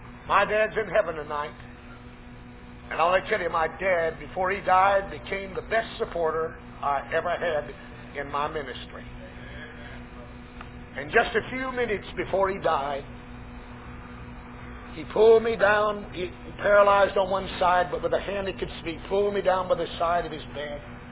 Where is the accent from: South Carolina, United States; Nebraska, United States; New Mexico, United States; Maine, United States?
South Carolina, United States; Woodruff; born there; I was born down here in South Carolina, a little place by the name of Woodruff, South Carolina.